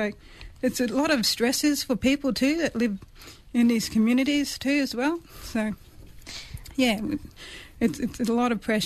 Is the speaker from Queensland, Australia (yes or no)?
yes; Mount Isa, Queensland, Australia; I've been living in Mount Isa for 30 years now. Have grown up there, so it's my hometown.